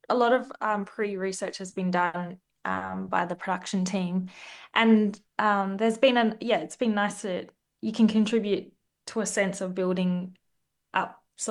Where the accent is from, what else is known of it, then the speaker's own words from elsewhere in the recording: Broome, Western Australia, Australia; Yeah, I'm a proud Yawuru, Baadi and Gidja woman. So I come from Broome, which is where I'm calling in from at the moment, which is my ancestral country here, Rubibi, in Western Australia.